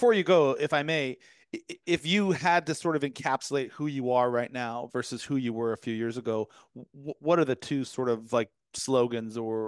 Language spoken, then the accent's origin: English; Colorado Springs, Colorado, United States; born there; now in Charlotte, United States; I was born in Colorado Springs. I'm in Charlotte, North Carolina, but I have family in Fort Collins.